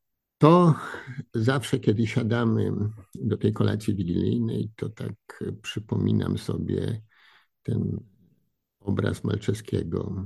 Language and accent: Polish; Radom, Masovian Voivodeship, Poland; A ja jestem z Radomia.